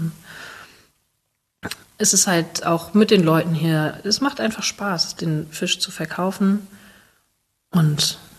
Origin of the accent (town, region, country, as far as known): Hamburg, Germany; born or raised there